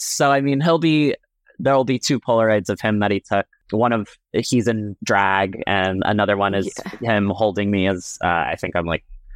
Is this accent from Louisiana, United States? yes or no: no; Massachusetts, United States; I'm also from Cape Cod. So kind of growing up on Cape Cod, growing up as a gay little boy